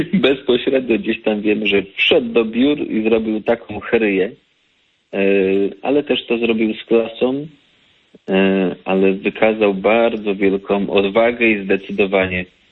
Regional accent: Opole Voivodeship, Poland; Pochodzę z Opolszczyzny i z ziemi nyskiej.

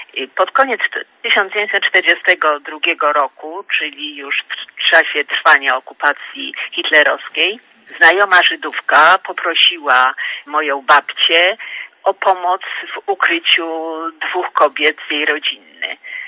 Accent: Kraków, Lesser Poland, Poland; born there; Ja się urodziłam w Krakowie w 1947 roku

